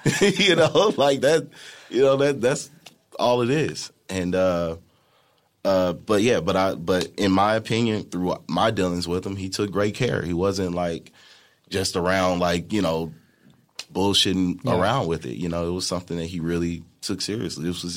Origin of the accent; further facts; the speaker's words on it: St. Louis, Missouri, United States; I'm a dude from St. Louis, Missouri